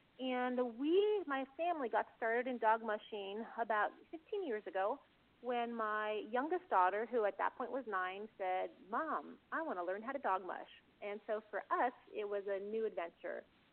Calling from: Anchorage, Alaska, United States; I'm calling from Anchorage.

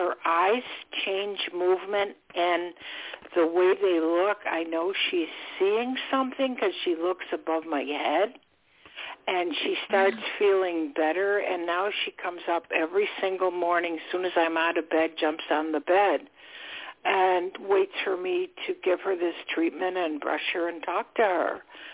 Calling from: Florida, United States; I'm calling from Florida

